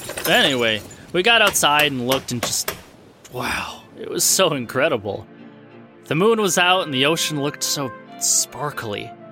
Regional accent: California, United States; moved away as an adult; You know we're from Central California, right?

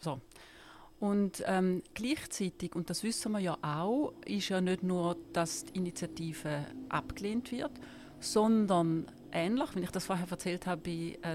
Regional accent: Kreuzlingen, Thurgau, Switzerland; Und ich bin in Kreuzlingen aufgewachsen. Das ist in der Grenzregion.

